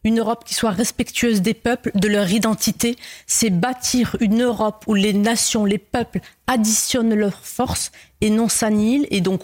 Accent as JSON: {"language": "French", "country": "Algeria", "moved": "as an adult", "lives_now": "France", "said": "vu que je viens d'Algérie, j'ai fait des études en Algérie, je suis venue en France"}